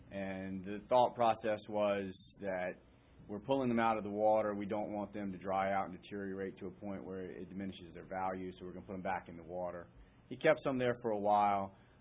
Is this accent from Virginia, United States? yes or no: yes; Holland, Virginia, United States; some of this is based on knowledge of just living in Suffolk. I was born and raised in Holland, which is very close to Franklin.